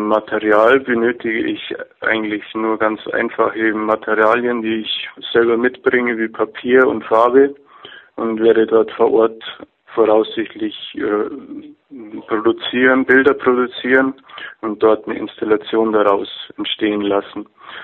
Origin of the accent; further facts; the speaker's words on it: Munich, Bavaria, Germany; Ich komme aus München und da ist gerade sehr wenig zu machen.